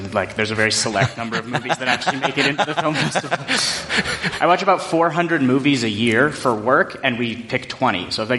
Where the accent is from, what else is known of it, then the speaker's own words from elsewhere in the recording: Lethbridge, Alberta, Canada; I grew up in Alberta my entire life. I was born in Lethbridge, a little primarily Mormon and seniors populated town about 2 hours south, very windy. I grew up there